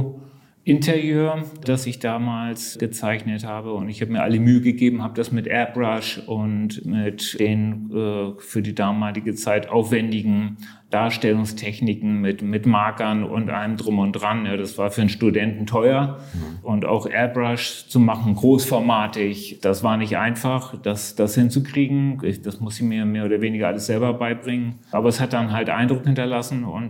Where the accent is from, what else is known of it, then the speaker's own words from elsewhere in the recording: Hamburg, Germany; Ja, ich bin Hamburger und begeisterter Hamburger, liebe diese Stadt